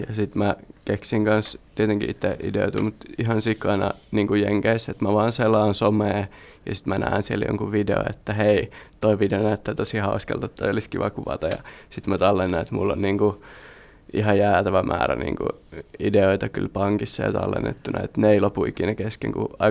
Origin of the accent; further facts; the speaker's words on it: Jyväskylä, Central Finland, Finland; Varmaan täällä ihan Jyväskylässä kotikulmilla